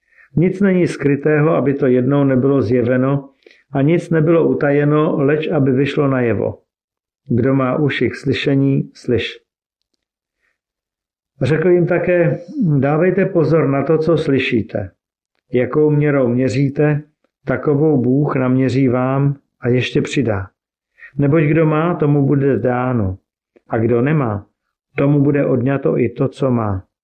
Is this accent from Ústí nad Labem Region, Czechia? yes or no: yes; Litoměřice, Ústí nad Labem Region, Czechia; now in Hradec Králové, Czechia; Žiji s manželkou Martinou a dětmi Albertinou a Evaldem. Pocházím z Litoměřic.